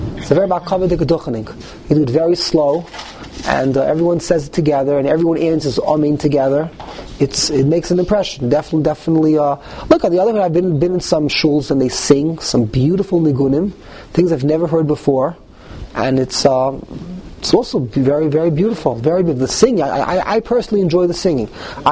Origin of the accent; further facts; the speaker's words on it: New York, United States; I grew up in the Lower East Side. I was used to hearing one particular nigun, and then I came to Flatbush.